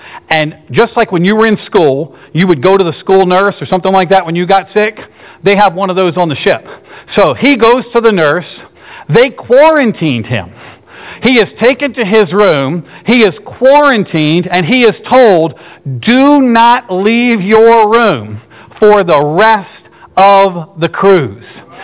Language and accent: English; Virginia, United States; I grew up in Nowheresville, Virginia, in the middle of nowhere. I lived with my grandparents sometimes growing up.